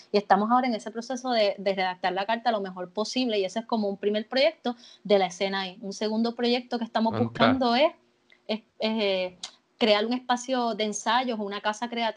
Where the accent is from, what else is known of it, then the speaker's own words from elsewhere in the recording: Puerto Rico; esta es mi identidad como puertorriqueña, esta es mi casa, el Caribe, que tal vez aunque yo tenga otras influencias, la veo aquí, se nutre de aquí